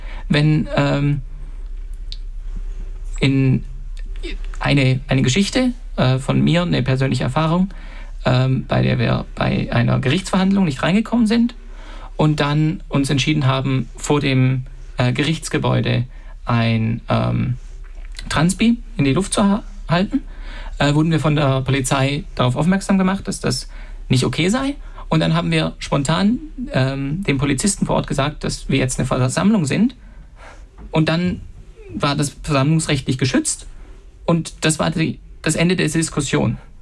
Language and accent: German; Switzerland; bei uns in der Schweiz wird es ja nicht schwierig. So, da wir haben unsere tolle direkte Demokratie